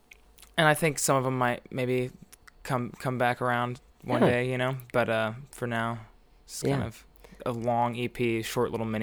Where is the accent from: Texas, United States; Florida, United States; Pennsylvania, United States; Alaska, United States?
Texas, United States; Arlington; born there; also born or lived in College Station; I was born in Arlington, outside of Dallas.